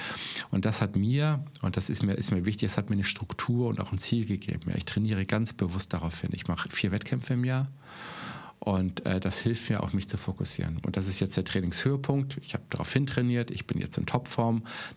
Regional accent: Southern Germany, Germany; Also ich stelle fest, dass ich komme aus Süddeutschland

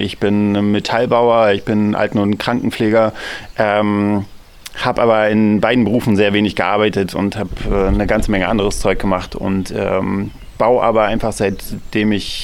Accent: Berlin, Germany; Ich komme eigentlich aus Berlin

